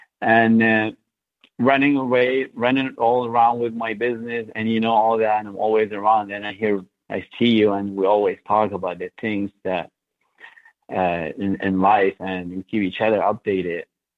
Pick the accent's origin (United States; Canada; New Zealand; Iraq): Iraq; moved away as an adult; I was born and raised in Iraq, and I spent about most of my life in there. I left Iraq after the war, not exactly after the war. Like, I had left in 2008